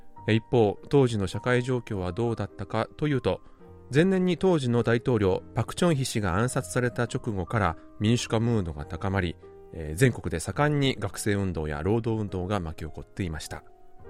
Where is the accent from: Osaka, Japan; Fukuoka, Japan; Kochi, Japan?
Fukuoka, Japan; 地元福岡には昔ライオンズというプロ野球球団がありました、